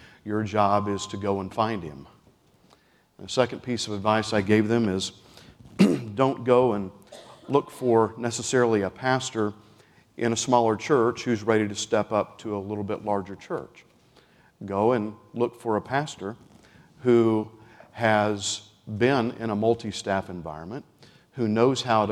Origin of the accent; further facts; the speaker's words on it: Oklahoma, United States; I'm not from around here. I am from Oklahoma.